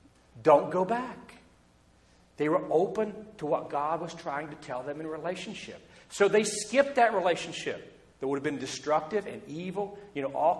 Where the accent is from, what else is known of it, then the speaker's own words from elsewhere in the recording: Ohio, United States; I was raised in Southern Ohio, a fairly traditional, conservative, cultural area.